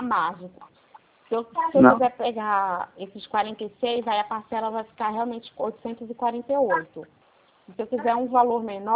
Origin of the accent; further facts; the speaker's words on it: Rio de Janeiro, Brazil; Sou do Rio.